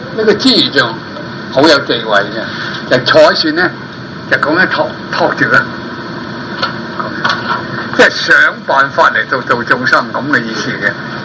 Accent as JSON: {"language": "Cantonese", "country": "China", "said": "我哋中國人啊，我哋真係要改嘅。"}